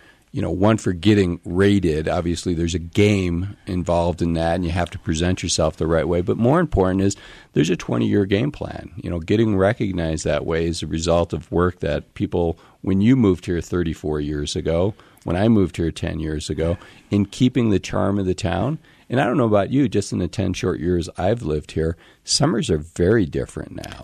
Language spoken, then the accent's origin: English; Cleveland, Ohio, United States; Well, as a person growing up in Cleveland, Ohio, I used to read these outside magazine articles